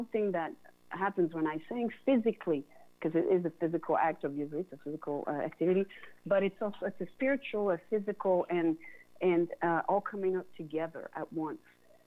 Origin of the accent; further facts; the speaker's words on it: Geneva, Switzerland; English is a second language; moved away as an adult; I come from Switzerland. I come from Geneva.